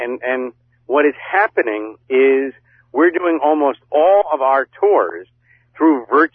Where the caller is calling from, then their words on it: New York, United States; I'm calling from beautiful Long Island, New York.